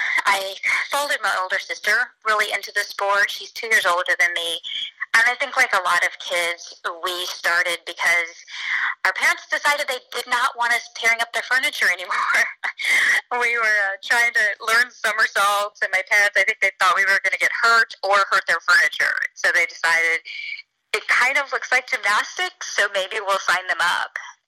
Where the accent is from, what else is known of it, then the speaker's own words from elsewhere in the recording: Edmond, Oklahoma, United States; growing up in Edmond just meant I kind of had that regular childhood